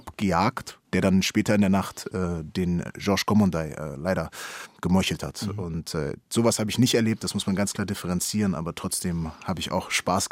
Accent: Bremen, Germany; In Bremen passiert es dann von anderer Seite dann auch zum Teil. Und da, wo ich aufgewachsen bin, ist halt so ein bisschen auch einfach der Drogenumschlagsplatz der Stadt.

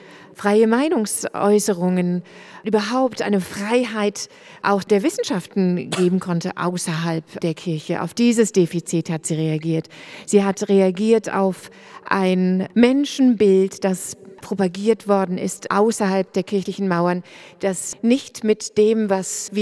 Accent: East Germany, Germany; also born or lived in United States; Ich fühle mich als Ostdeutsche von der Herkunft, ja. Aber es hat zu unterschiedlichen Phasen meines Lebens unterschiedliche Rollen gespielt. Als ich nach 1989 in die USA gehen konnte, um dort zu studieren

